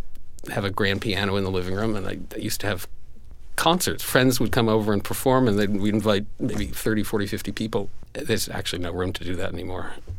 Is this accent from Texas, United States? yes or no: no; Tavern Island, Connecticut, United States; also born or lived in Richfield; No, I was born in Richfield, but I was actually moved from there when I was about 4. We moved to an island off the coast of Connecticut in Long Island Sound, just half a mile offshore.